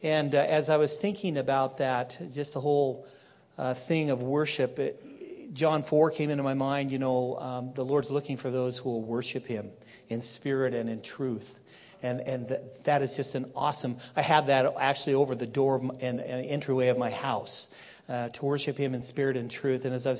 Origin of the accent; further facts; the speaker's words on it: Days Creek, Oregon, United States; I hail from Day's Creek. Now, how many of you know where Day's Creek is?